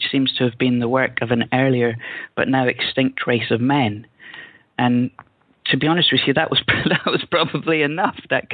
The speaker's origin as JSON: {"language": "English", "town": "Glasgow", "region": "Scotland", "country": "United Kingdom", "said": "And you know, I'm from Glasgow"}